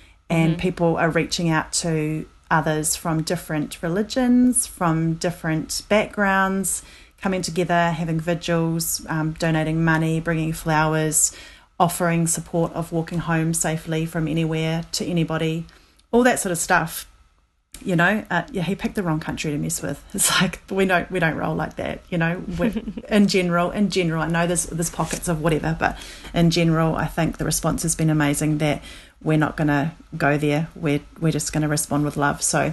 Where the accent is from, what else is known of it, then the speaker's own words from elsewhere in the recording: Christchurch, Canterbury, New Zealand; Christchurch is my hometown where I'm from, and it's about 4 hours drive north of where I live right now.